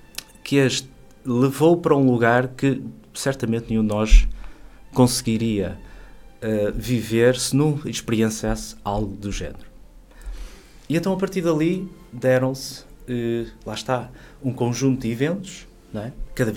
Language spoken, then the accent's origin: Portuguese; Ponte de Lima, Norte, Portugal; now in Viana do Castelo, Portugal; Curioso eu vir viver para esta paróquia de Nossa Senhora de Fátima, que eu não sou natural de Viana, sou de Ponte Lima